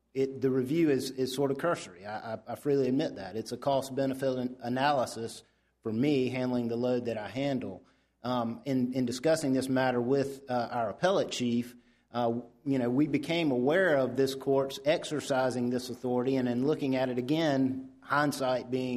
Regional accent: Columbia, South Carolina, United States; I'm from Columbia, South Carolina

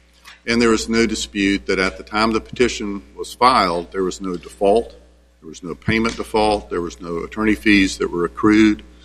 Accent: Chapel Hill, North Carolina, United States; from Chapel Hill, North Carolina.

